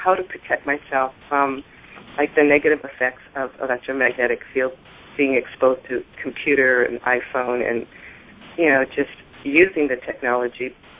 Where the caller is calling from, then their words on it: Los Angeles, California, United States; From Los Angeles.